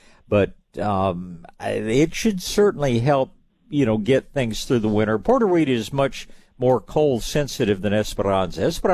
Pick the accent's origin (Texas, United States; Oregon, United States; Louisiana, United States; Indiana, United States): Texas, United States; Tyler; born there; I was born in Tyler, not too terribly many miles up the road from you, and did live there for a long time